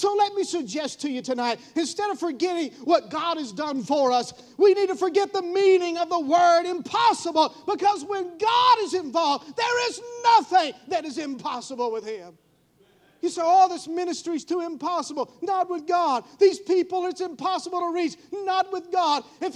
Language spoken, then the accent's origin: English; Georgia, United States; I'm not a smart man. I grew up in Northeast Georgia. I put a lot of quail on my plate.